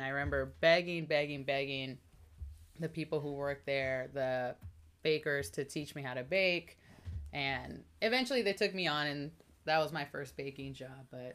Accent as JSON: {"language": "English", "town": "Houston", "region": "Texas", "country": "United States", "lives_now": "Los Angeles, United States", "said": "Yeah, I'm from Houston."}